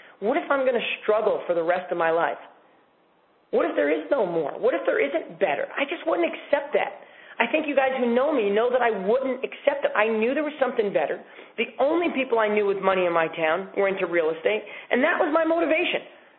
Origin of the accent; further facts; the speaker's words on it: New York, United States; was back in New York 2 weeks ago. I apologize for anybody who doesn't like hunting, but I went pheasant hunting, and I had an amazing time back in my hometown.